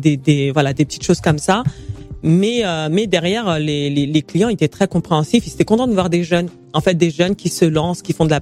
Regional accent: Mali; c'est même pas que mon origine, moi je suis malienne

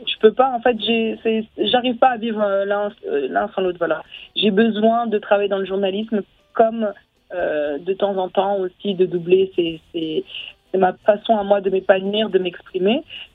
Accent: Paris, Île-de-France, France; now in Sarcelles, France; je ne suis pas née à Sarcelles. Moi, je suis venue à Sarcelles depuis 2008. Moi, je suis une Parisienne.

